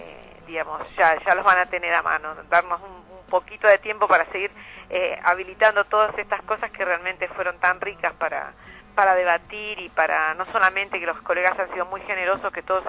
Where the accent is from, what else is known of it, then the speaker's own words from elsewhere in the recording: El Bolsón, Río Negro, Argentina; tener la dicha de tenerlos acá en mi tierra, en el Bolsón